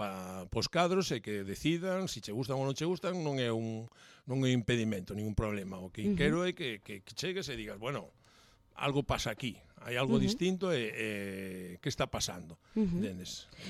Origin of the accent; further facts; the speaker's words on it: Valdeorras, Galicia, Spain; eu son de interior, que son de Valdeorras